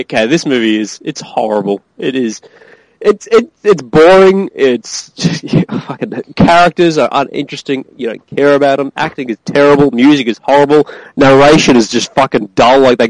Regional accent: Australia; But I'm an Australian. We outdrink everyone.

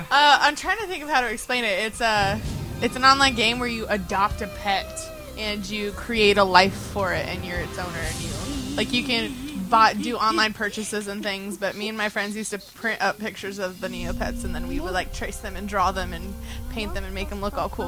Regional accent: Indianapolis, Indiana, United States; I grew up in Indianapolis.

